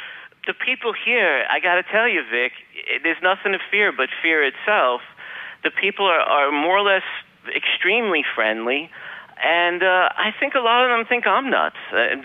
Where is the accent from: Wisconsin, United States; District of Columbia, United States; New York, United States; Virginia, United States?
New York, United States; Brooklyn; Dude, I'm from Brooklyn. Do you think Costa Rica scares me?